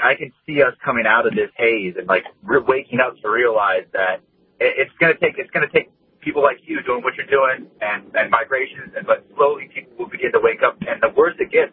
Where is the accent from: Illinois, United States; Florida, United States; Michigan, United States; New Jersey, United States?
Florida, United States; This is growing up in Florida, in Palm Beach County, just on AM radio.